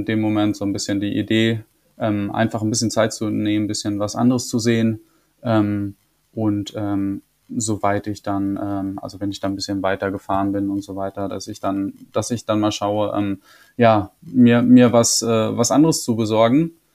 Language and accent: German; North Rhine-Westphalia, Germany; Also ich komme hier aus dem Münsterland, hier wird generell sehr, sehr viel Fahrrad gefahren.